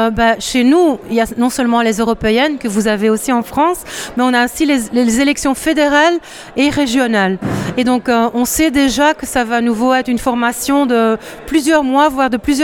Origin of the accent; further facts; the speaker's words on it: Belgium; on est belge